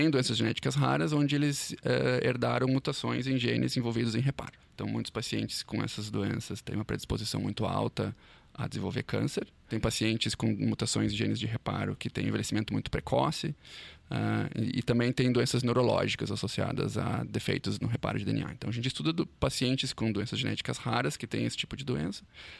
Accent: Rio Grande do Sul, Brazil; also born or lived in England; E agora tô de volta aqui no Brasil, sou originalmente do Rio Grande do Sul

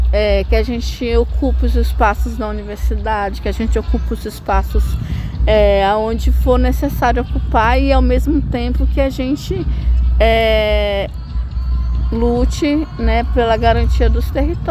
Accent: Amazon, Brazil; contextos ribeirinhos como na Amazônia, que eu sou da Amazônia, contextos extrativistas

